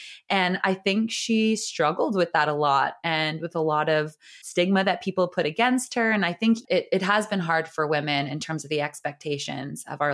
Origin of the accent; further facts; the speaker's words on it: Canada; As a Canadian growing up in North America, that is definitely the default state of your life ends now and it's no longer about you.